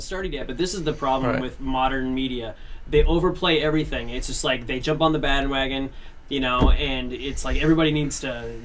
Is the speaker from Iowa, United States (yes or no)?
yes; Cedar Rapids, Iowa, United States; I'm from Cedar Rapids, and it's about local news.